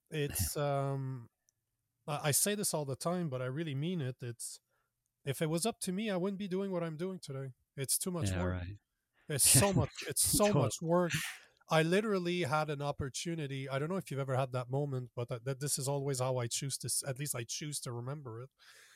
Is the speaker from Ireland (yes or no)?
no; Canada; I'm from Canada, so the restrictions were absolutely brutal, so we couldn't meet face-to-face.